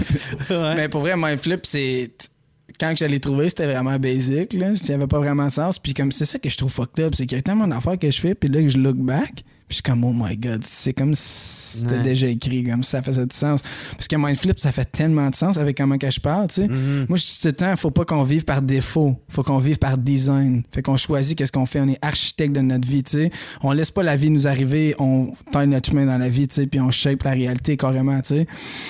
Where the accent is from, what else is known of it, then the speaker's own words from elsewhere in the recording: Quebec, Canada; Je viens pas juste du Québec, genre, je suis un enfant de l'univers comme toutes les autres personnes